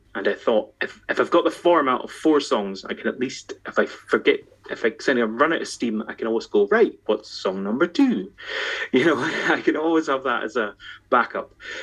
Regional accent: Isle of Skye, Scotland, United Kingdom; I'm from the Isle of Skye, which is like the middle of nowhere up in Scotland.

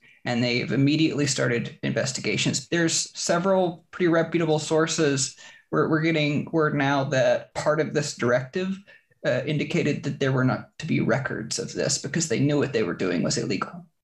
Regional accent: Texas, United States; I grew up trans in Texas in a really small county. My hometown was population 425.

